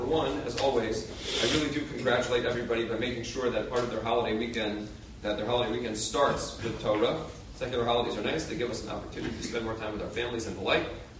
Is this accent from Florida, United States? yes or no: no; Woodmere, New York, United States; Rabbi Schechter, through his work in Woodmere, in my hometown, and beyond